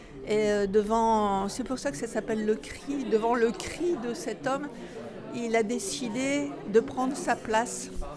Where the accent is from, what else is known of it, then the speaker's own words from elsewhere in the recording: Hauts-de-France, France; Donc en tant que nordiste, c'est la mine.